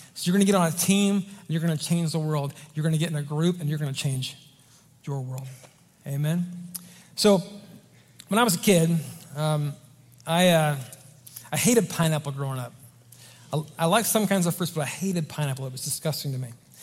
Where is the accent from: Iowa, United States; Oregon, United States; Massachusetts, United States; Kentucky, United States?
Oregon, United States; So I grew up in Oregon, like, you know, a small town.